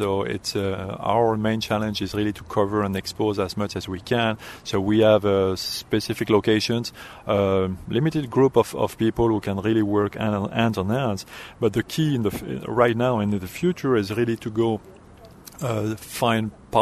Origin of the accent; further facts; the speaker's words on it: Brittany, France; moved away as an adult; also born or lived in Mexico; now in United States; I'm originally from France. I grew up in France, western part, in Brittany. And I've been working in different places in the world, in France, Mexico, and the United States lately.